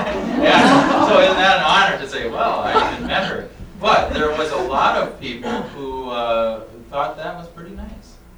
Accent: Fargo, North Dakota, United States; I'm from Fargo, North Dakota, and a pastor there.

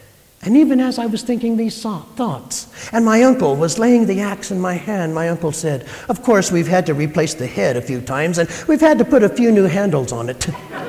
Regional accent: Oklahoma, United States; I was born and raised in Oklahoma. And at the time that I was living in Oklahoma, my grandma and the women folk, they had a wood cook stove that they cooked on

